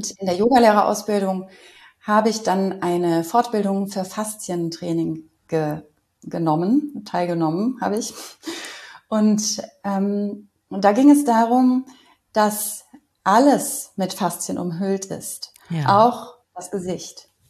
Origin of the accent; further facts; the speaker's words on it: Cologne, North Rhine-Westphalia, Germany; ich komme aber aus Köln.